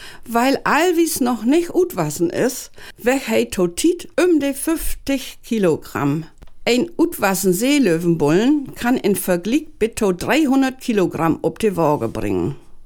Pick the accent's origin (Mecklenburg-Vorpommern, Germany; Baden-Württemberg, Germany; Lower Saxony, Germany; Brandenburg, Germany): Lower Saxony, Germany; now in Osnabrück, Germany; ich komme aus dem Oldenburger Münsterland, bin aber seit ganz vielen Jahren in Osnabrück zu Hus.